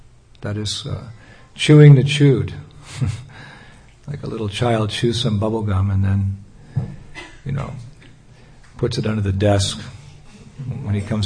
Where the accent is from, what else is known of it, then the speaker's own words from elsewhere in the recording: California, United States; born there; now in Detroit, United States; Of course, I was born in California, but I migrated out here to the Midwest, I guess, Detroit's Midwest.